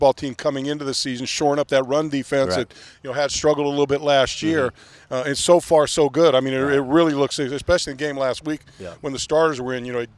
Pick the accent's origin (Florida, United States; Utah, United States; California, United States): California, United States; San Jose; moved away; Well, I grew up in San Jose. I went to San Jose State.